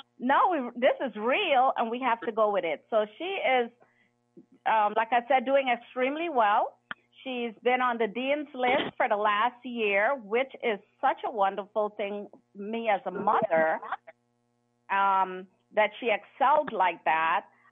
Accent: Guyana; And although I'm from Guyana, I'm like, oh my goodness, I'm gonna send my child to the Caribbean.

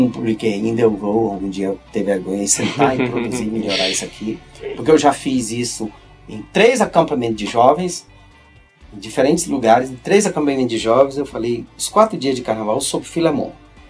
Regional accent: Fortaleza, Ceará, Brazil; eu conheci essa igreja na época da minha infância lá em Fortaleza. Aquela clássica Assembleia de Deus, muito rigorosa.

